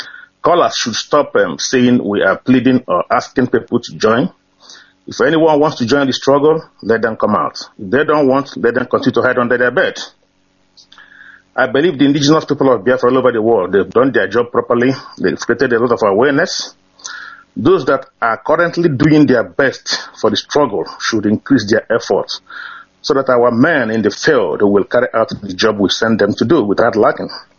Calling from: Manchester, North West England, United Kingdom; I'm calling from Manchester in the UK.

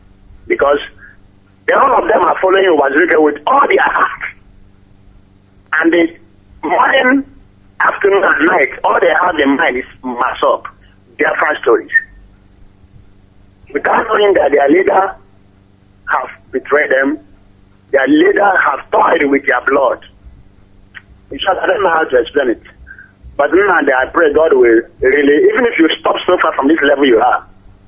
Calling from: Aba, Abia, Nigeria; I'm calling from Abba.

